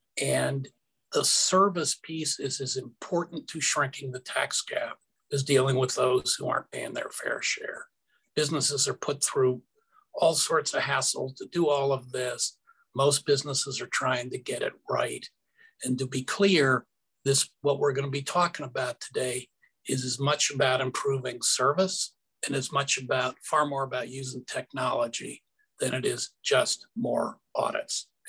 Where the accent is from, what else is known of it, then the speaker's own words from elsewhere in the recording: Midwest, United States; Like Charles, I grew up in the Midwest.